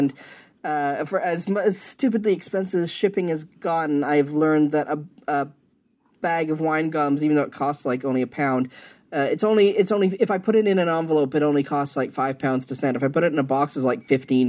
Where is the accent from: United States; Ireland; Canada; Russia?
Canada; It is a giant box of what I would colloquially call Kraft dinner, being Canadian.